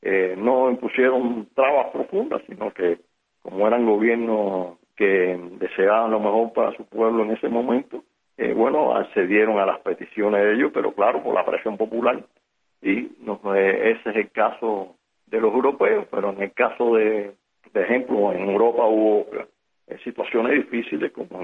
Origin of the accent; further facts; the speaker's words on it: Cuba; Y eso es lo que nosotros como cubanos debemos seguir con disciplina y dignidad, exigir nuestros derechos para ser libres.